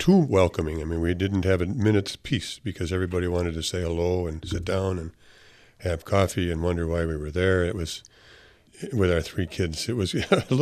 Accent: Chicago, Illinois, United States; Well, I knew nothing about Islam growing up in Chicago.

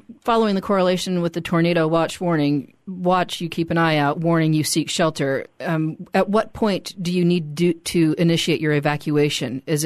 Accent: Midwest, United States; I'm from the Midwest, so I'm familiar with tornado watch and warning.

